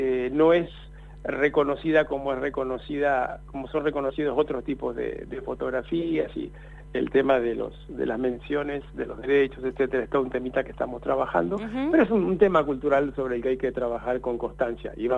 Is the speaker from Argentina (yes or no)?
yes; Esquel, Chubut, Argentina; Sí, soy de Esquel.